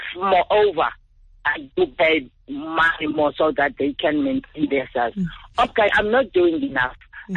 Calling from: Western Cape, South Africa; from Southern Cape.

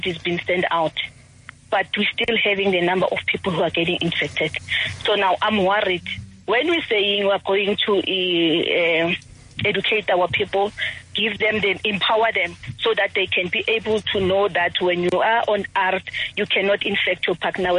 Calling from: Benoni, Gauteng, South Africa; from Benoni.

